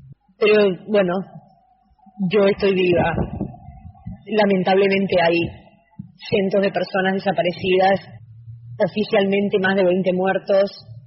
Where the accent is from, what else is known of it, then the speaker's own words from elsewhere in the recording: Argentina; moved away; si bien soy argentina y lo voy a hacer siempre, y amo profundamente a mi país, este es el lugar donde me toca vivir en este momento